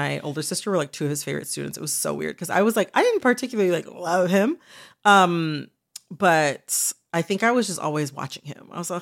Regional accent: Michigan, United States; Even though I'm from Michigan, he was a reenactor for the Confederacy.

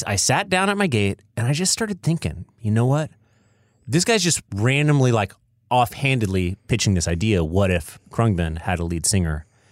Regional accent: the South, United States; I mean, growing up in the South, there was not a lot of … in our household.

